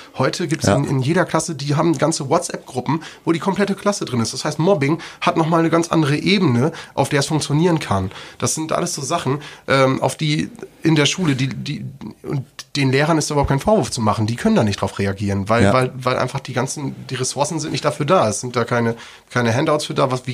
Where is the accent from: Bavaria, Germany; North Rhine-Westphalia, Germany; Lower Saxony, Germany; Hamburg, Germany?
Lower Saxony, Germany; Ich komme ja aus Niedersachsen